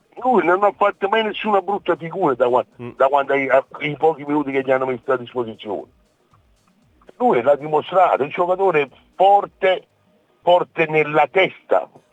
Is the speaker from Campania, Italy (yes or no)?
yes; Naples, Campania, Italy; da buon napoletano lo dico tranquillamente